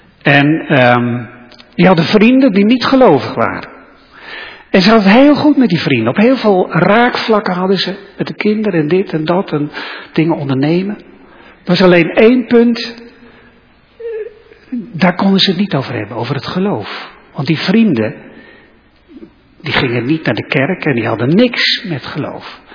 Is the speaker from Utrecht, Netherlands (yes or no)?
no; Stolwijk, South Holland, Netherlands; hij kwam preken in Stolwijk, waar ik opgegroeid ben.